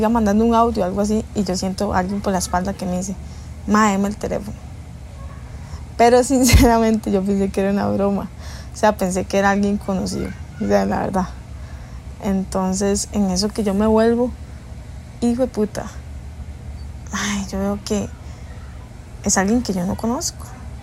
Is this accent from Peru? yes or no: no; Pavas, San José, Costa Rica; lo que ustedes tienen que saber es que yo soy de Pavas